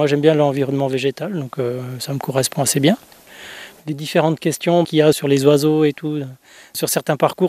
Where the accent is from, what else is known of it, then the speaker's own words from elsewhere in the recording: La Chaux-de-Fonds, Neuchâtel, Switzerland; je viens de La Chaux-de-Fonds